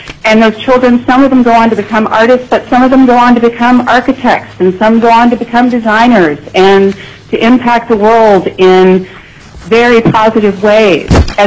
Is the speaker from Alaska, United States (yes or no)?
yes; Anchorage, Alaska, United States; I grew up here in Anchorage